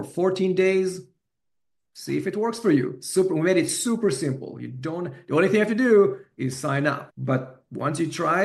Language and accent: English; Israel; accent: Israeli